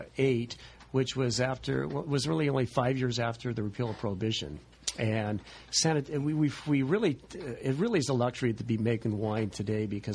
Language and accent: English; Sacramento, California, United States; I grew up in Sacramento, and Davis was really just 12 miles away, and a great pre-med program.